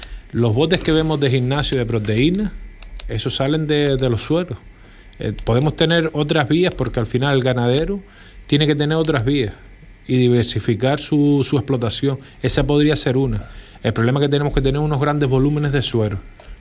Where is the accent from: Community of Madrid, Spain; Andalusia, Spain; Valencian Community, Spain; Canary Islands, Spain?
Canary Islands, Spain; como buen majorero intento meter la cabeza en todos lados